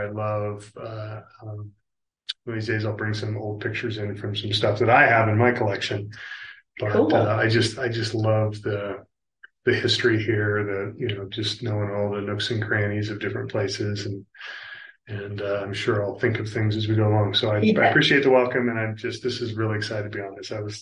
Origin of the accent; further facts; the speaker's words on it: Ashland, United States; I was born here in Ashland. My parents moved up and discovered this along with their friends, and this was just kind of a little piece of unknown, just perfection. When you grow up here, you don't think